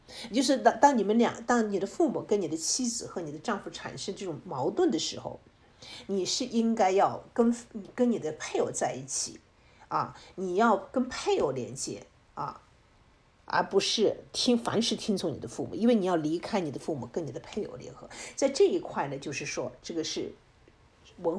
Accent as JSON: {"language": "Chinese", "country": "China", "said": "我们如果是把按照我们中国人的这种语言，按照中国人的文化背景去理解的话，就会有偏差"}